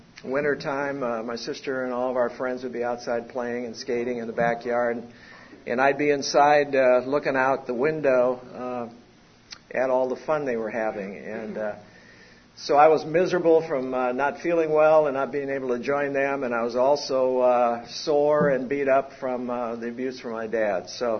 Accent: St. Paul, Minnesota, United States; born there; I was born in 1942 in St. Paul, Minnesota, in the Midwest, and into a fairly small family

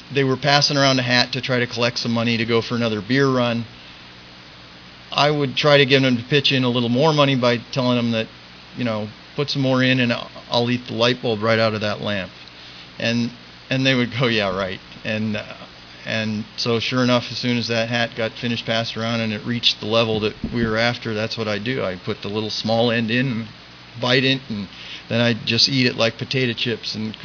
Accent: Hacienda Heights, California, United States; I grew up in San Gabriel Valley, small town, Hacienda Heights, and I was a good student, and I had a wonderful family, two younger brothers, great parents

